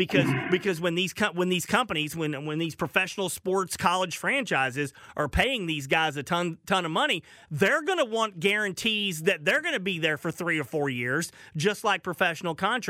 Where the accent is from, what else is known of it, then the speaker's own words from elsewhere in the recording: Arkansas, United States; because growing up in Arkansas, I was a Dallas Cowboys fan